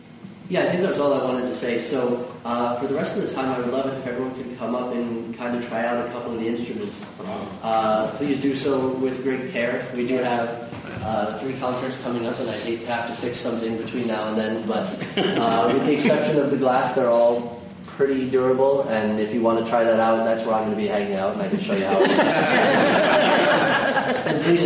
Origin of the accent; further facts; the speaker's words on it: New Jersey, United States; I was from New Jersey. It was a school that was about an hour away from where I lived.